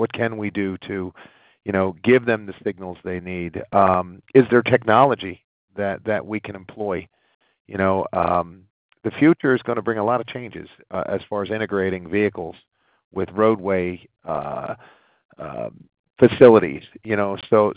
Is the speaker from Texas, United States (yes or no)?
no; Philadelphia, Pennsylvania, United States; I know this is Northeast Philly. I grew up in Northeast Philly